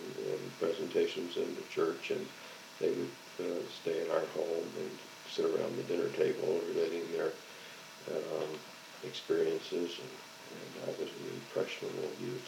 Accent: Marshall, Missouri, United States; born there; I was born in Marshall, Missouri in May of 1935.

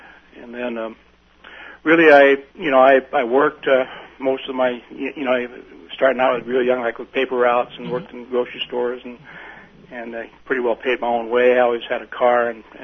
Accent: Bellevue, Washington, United States; Okay, I grew up in Washington State in the Seattle area of a town called Bellevue.

